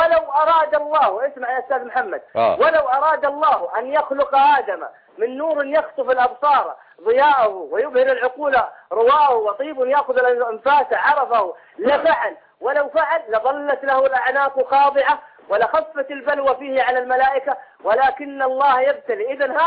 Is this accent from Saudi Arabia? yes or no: yes; Saudi Arabia; انا من السعوديه